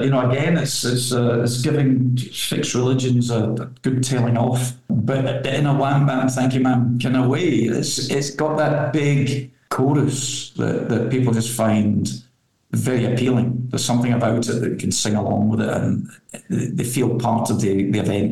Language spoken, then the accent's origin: English; Glasgow, Scotland, United Kingdom; born there; It's funny, when I was born in Glasgow, a big religious divide, a bit like Northern Ireland, you know, Catholic, Protestant